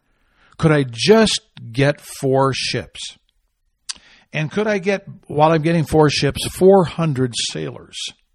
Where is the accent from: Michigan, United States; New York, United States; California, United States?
Michigan, United States; born there; Up in the land of my nativity, I was born in Michigan.